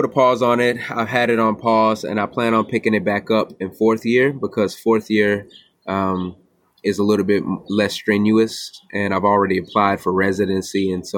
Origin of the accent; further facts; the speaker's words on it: Texas, United States; I was raised in East Texas, and that's a rural area as well.